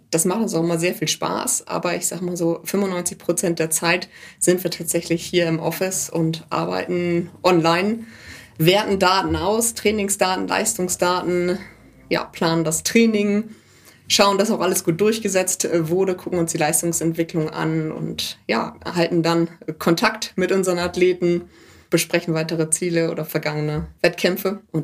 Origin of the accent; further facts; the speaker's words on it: Lower Saxony, Germany; Ich komme tatsächlich aus Norddeutschland, aus der Lüneburger Heide.